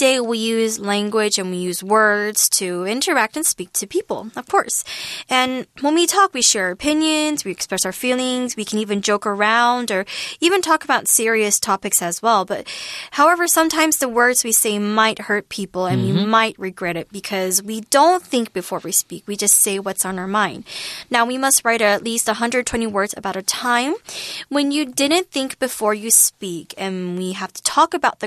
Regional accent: Georgia, United States; Like, for example, I grew up in Georgia.

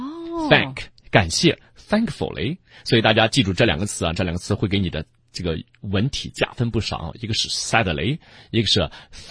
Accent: China; 但我们中国人骨子里很硬，是吧？

